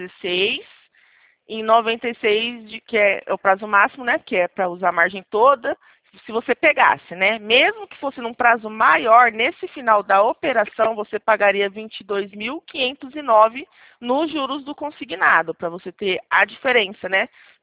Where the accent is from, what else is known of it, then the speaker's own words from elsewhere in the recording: Presidente Prudente, São Paulo, Brazil; DDD18, que eu sou de Presidente Prudente.